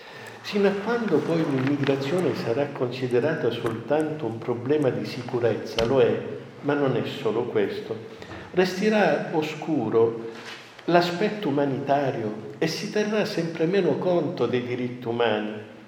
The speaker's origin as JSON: {"language": "Italian", "town": "Messina", "region": "Sicily", "country": "Italy", "said": "io sono di Messina, originario di Messina"}